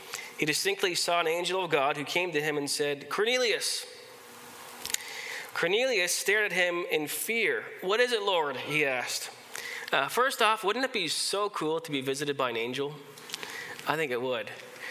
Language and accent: English; Canada; Now, as a Canadian, how many here are Canadians?